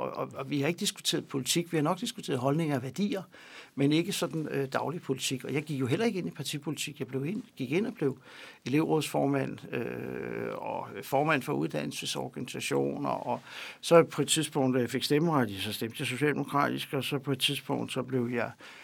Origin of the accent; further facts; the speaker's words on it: Copenhagen, Capital Region of Denmark, Denmark; born there; jeg er født i en koloni her i København, for at sige det på godt dansk